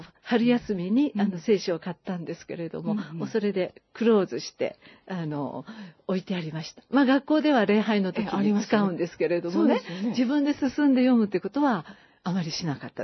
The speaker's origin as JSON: {"language": "Japanese", "region": "Osaka", "country": "Japan", "tie": "born or raised there", "lives_now": "Kanto, Japan", "said": "もう大阪にいた頃より長くなりましたね"}